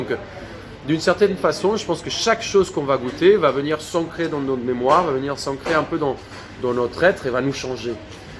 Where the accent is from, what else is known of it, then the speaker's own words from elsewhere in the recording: Colombia; moved away as an adult; now in France; Alors, je suis né en Colombie. Je suis colombien, adopté par la France à 18 ans. Je quitte la Colombie pour venir faire la cuisine.